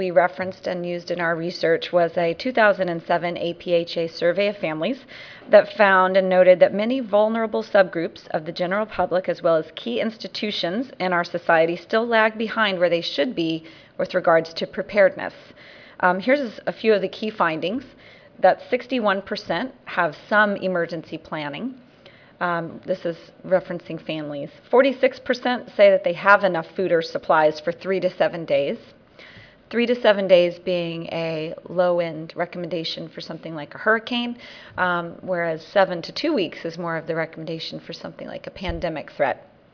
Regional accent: Key West, Florida, United States; I'm from Key West, Florida, and I'm representing the Florida team

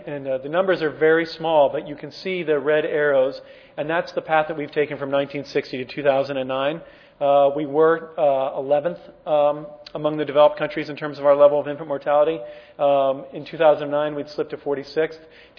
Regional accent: United States; So as an American, I can say I hate the government, but I sure benefited a lot from it, right?

